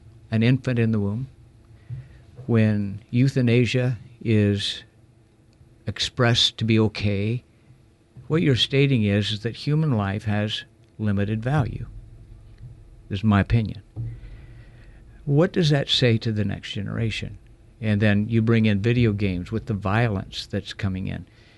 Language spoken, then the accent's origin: English; Bend, Oregon, United States; I was born and raised in Bend. That was back when it was about 11,000 people.